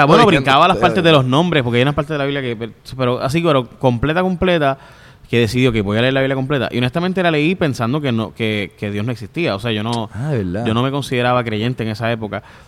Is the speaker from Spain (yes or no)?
no; San Lorenzo, Puerto Rico; also born or lived in Chicago; Bueno, nací en Chicago, pero me crié en San Lorenzo.